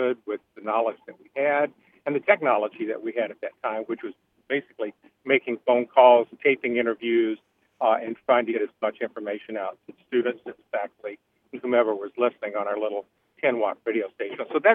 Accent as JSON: {"language": "English", "town": "Montgomery", "region": "Alabama", "country": "United States", "tie": "born or raised there", "said": "I grew up in Montgomery, Alabama. I enrolled in Auburn in 1969"}